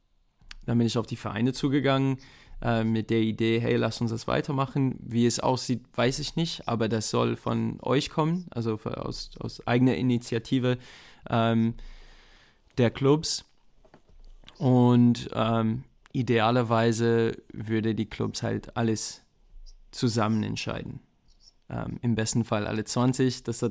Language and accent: German; France; der ist, okay, ist Franzose, ich bin auch Franzose